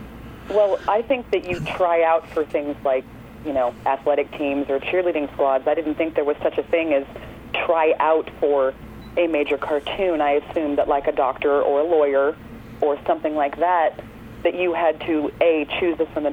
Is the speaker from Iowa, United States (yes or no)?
no; San Jose, California, United States; I grew up near San Francisco in San Jose